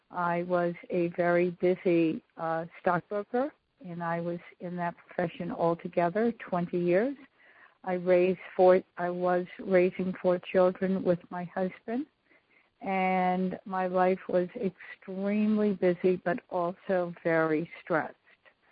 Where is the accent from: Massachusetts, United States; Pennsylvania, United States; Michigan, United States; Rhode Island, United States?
Rhode Island, United States; I am from Rhode Island